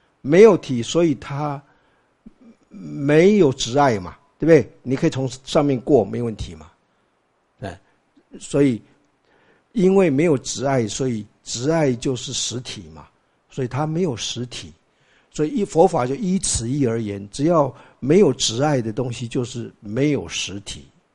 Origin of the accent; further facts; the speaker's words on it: Taiwan; 就变成我们台湾话所说的，跟他跟着他起舞，